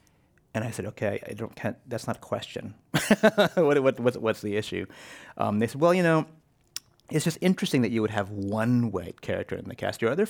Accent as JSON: {"language": "English", "town": "San Francisco", "region": "California", "country": "United States", "tie": "born or raised there", "said": "I'm born and raised here in San Francisco."}